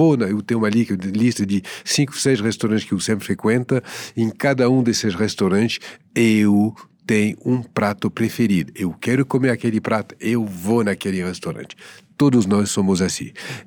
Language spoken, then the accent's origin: Portuguese; Paris, Île-de-France, France; Portuguese is a second language; moro no centro porque eu sou urbano. Eu não finge que eu sou urbano. Eu sou de Paris.